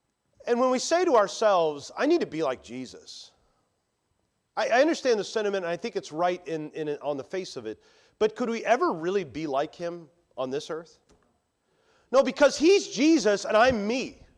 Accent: Chicago, Illinois, United States; I grew up in Chicago in the 90s.

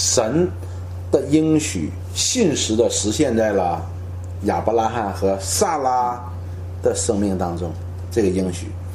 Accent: China; 我们中国人是庆祝满月是吧？

